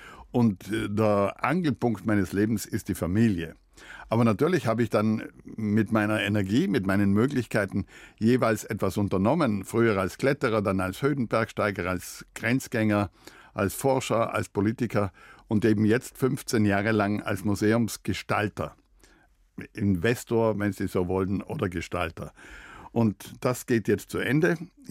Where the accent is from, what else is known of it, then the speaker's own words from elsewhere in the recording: Trentino-Alto Adige, Italy; Ich bin ja Südtiroler und damit italienischer Staatsbürger.